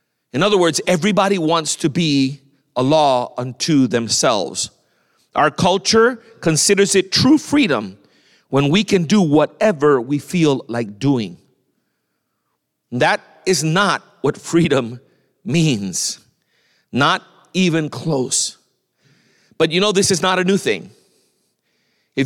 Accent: Miami, Florida, United States; And I'm from the state of Florida, I'm from Miami.

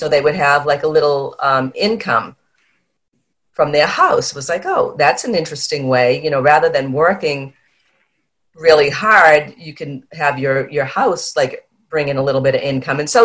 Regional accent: Boston, Massachusetts, United States; I'm from Boston, so in Boston, the Northeast, you know, this very focused career path, climb the ladder

